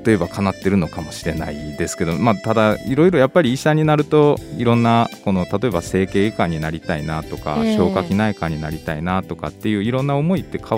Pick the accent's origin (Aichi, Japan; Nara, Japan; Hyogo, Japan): Hyogo, Japan; Himeji; そうですね、私広畑区の出身で地元に帰ってきたっていう感じがしてます